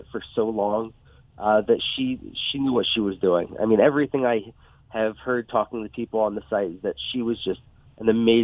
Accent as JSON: {"language": "English", "region": "Pennsylvania", "country": "United States", "said": "I'm not. I'm from Pennsylvania."}